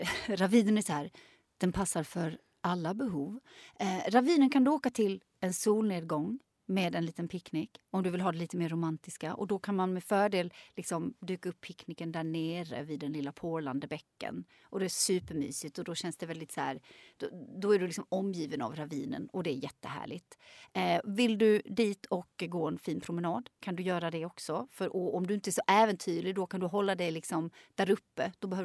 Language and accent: Swedish; Lund, Skåne, Sweden; med tanke på att jag är uppvuxen i Lund och aldrig hade hört talas om den förrän i vuxen ålder.